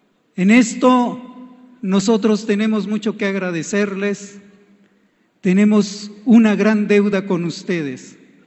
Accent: Mexico; No somos franceses ni somos rusos. Somos mexicanas y mexicanos.

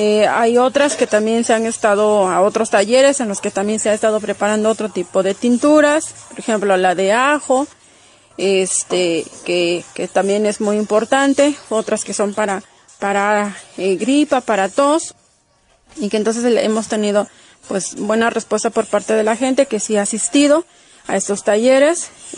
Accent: Amilcingo, Morelos, Mexico; Soy integrante de la Brigada de Salud Pin Flores Laureano de la comunidad de Amilcingo, aquí en el municipio de Temoac, en el estado de Morelos.

